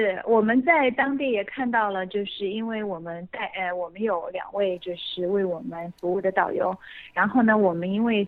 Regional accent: China; 那当我们回答说我们是中国人的时候呢

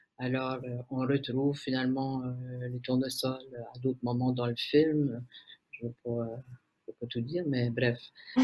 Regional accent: Canada; C'est moi qui l'ai fait, moi je suis acadienne.

